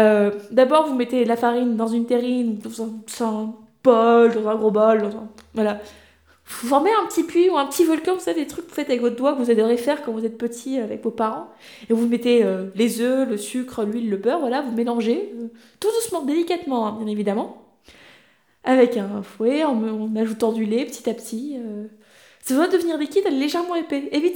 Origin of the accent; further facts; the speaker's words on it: Brittany, France; en tant que breton, je revendique la Bretagne